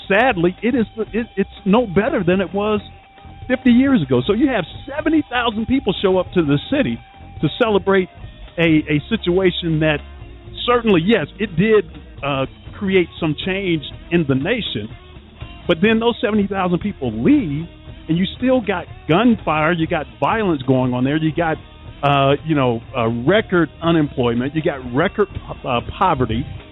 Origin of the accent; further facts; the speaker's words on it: Atlanta, Georgia, United States; growing up in Atlanta, growing up right there in the middle of where everything is going on.